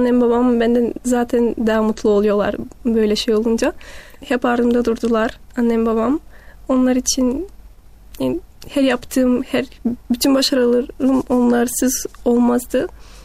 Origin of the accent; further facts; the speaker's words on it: Bulgaria; moved away as an adult; now in Germany; Burada doğdum. Burada annem, babam. Burada 18 yıl hayatımdan burada durdum.